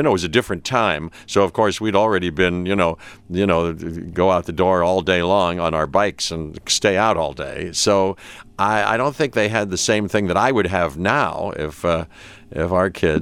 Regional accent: Pittsburgh, Pennsylvania, United States; I'm from Pittsburgh originally, and she was a friend of my mom's, Shirley, and she would come over

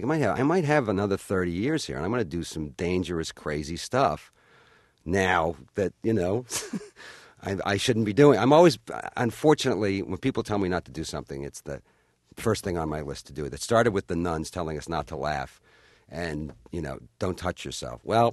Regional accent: Ireland; But then again, I'm Irish, so you never know.

